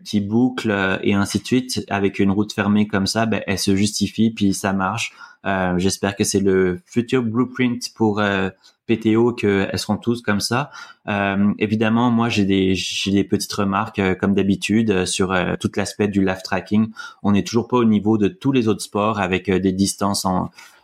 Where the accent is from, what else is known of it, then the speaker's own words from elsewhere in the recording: Canada; parce que je suis canadien